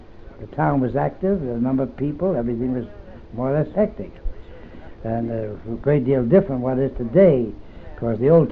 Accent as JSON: {"language": "English", "town": "Philadelphia", "region": "Pennsylvania", "country": "United States", "tie": "born there", "said": "Well, I was born in Philadelphia in 1883, October 23rd, 1883, so I'm now in my 77th year."}